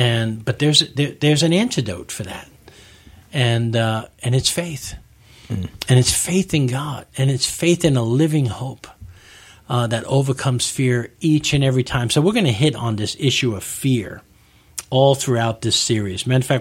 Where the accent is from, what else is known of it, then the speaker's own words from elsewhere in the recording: New York, United States; You know, I'm a New Yorker.